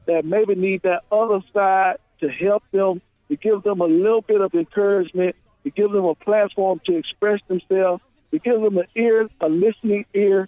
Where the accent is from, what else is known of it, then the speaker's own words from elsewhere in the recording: Prichard, Alabama, United States; I'm from Pritchard, and David from Pratt City in the Jefferson County area. And I'm down here from Mobile County in the Pritchard city limits.